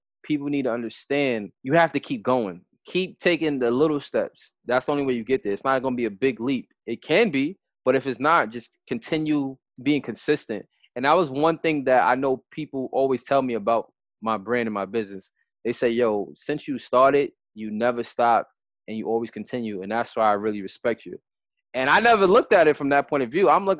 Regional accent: New York City, New York, United States; They ruined the game growing up in New York City. The culture is fashion and dressing nice.

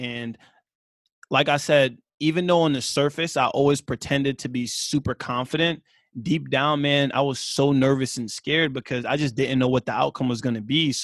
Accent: Queens, New York, United States; And, you know, growing up in Queens, all I know is Queens.

